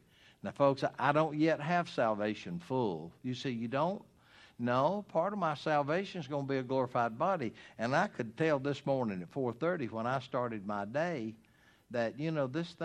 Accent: Hartwell, Georgia, United States; I grew up in the Hartwell area in 1959.

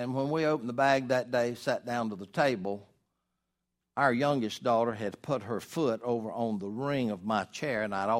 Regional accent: United States; So I'm thankful for all that is mine as an American

